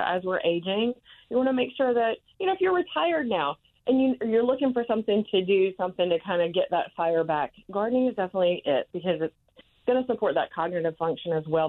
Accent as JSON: {"language": "English", "region": "the South", "country": "United States", "tie": "born or raised there", "said": "I grew up in the South, so I grew up fresh fruits and vegetables grown outside"}